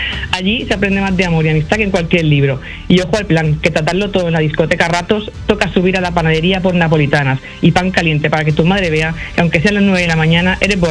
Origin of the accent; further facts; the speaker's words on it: Hinojosas de Calatrava, Castilla-La Mancha, Spain; Hinojosas tiene que ganar porque tiene su propio idioma, se habla hinojoseño